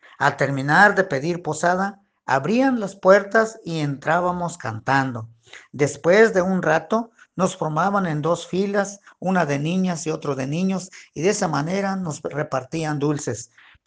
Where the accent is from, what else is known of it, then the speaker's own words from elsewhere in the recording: Huautla, Hidalgo, Mexico; soy originario de Iztacuahuitl, Huautla, Hidalgo.